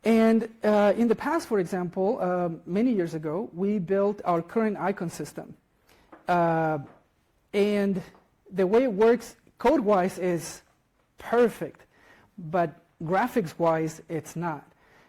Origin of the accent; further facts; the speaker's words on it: Chile; now in United States; And I'm originally from Chile, but I live in the United States.